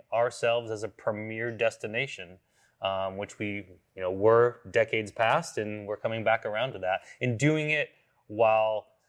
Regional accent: New England, United States; now in California, United States; So I grew up in New England, and I have a father who's a history buff

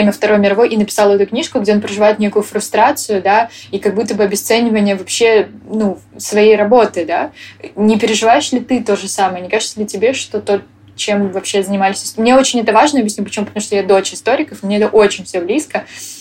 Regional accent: Lviv, Lviv Oblast, Ukraine; я из Львова

